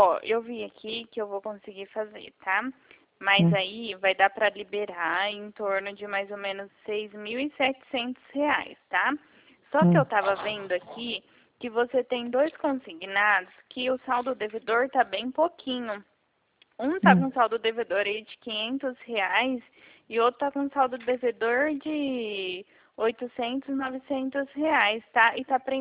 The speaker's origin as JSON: {"language": "Portuguese", "town": "Dracena", "region": "São Paulo", "country": "Brazil", "said": "Eu sou de Dracena."}